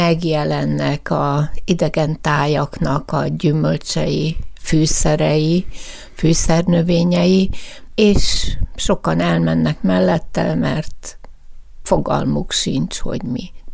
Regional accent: Nyíregyháza, Szabolcs-Szatmár-Bereg, Hungary; Nagyon büszke vagyok, hogy nyíregyházi vagyok.

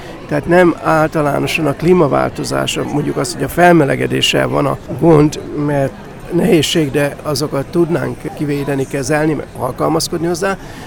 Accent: Hajdúböszörmény, Hajdú-Bihar, Hungary; én Hajdúböszörmény, hajdúsági születésű vagyok, Hajdúböszörményben nőttem fel

